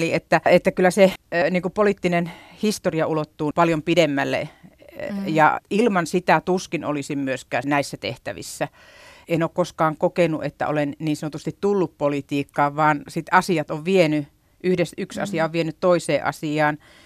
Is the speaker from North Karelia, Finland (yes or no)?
yes; North Karelia, Finland; Ainakin minun, joka tulin Pohjois-Karjalasta